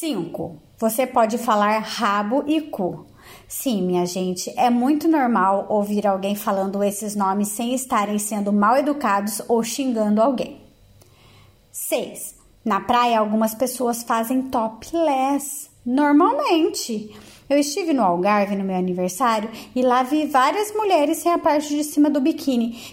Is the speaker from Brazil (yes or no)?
yes; Lorena, São Paulo, Brazil; now in Portugal; Mas tipo, de onde eu venho, em Lorena, tudo que você precisa fazer tem que ir no centro da cidade.